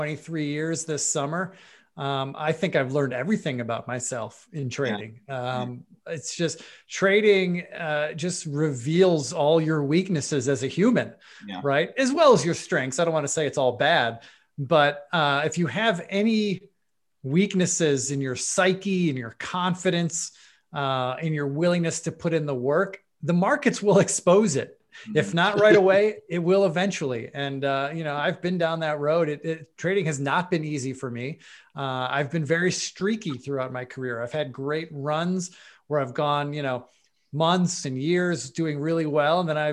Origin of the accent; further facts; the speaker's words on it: Buffalo, New York, United States; yes, I am from Buffalo, New York. I'm born and raised, and Buffalo's chief export is humans.